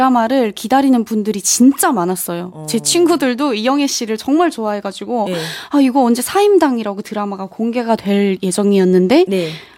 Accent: China; 제가 또 국적이 중국이다 보니 네. 취소된 일들이 있는 반면 들어오는 네. 일들이 또 있더라고요.

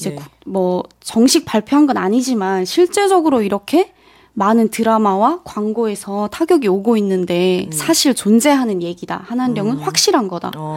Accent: China; 제가 또 국적이 중국이다 보니 네. 취소된 일들이 있는 반면 들어오는 네. 일들이 또 있더라고요.

